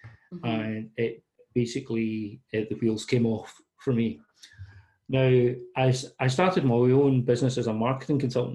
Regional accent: Scotland, United Kingdom; accent: Scottish; As long as you can understand my Scottish accent, if I get too excited at any point, just tell me to slow down.

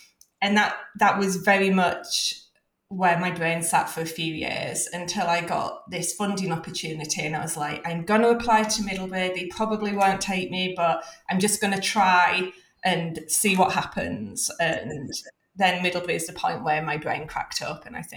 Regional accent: Leeds, Yorkshire and the Humber, United Kingdom; And for those that know British accents, they'll also realise that I am originally from Leeds as well. So it's very nice to come home to my home city to live and work.

